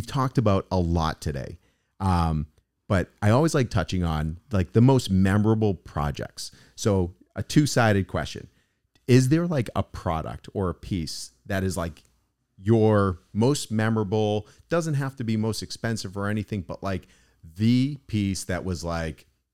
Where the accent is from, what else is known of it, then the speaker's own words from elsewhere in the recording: Easton, Massachusetts, United States; also born or lived in Newton; In a town called Easton. South Shore.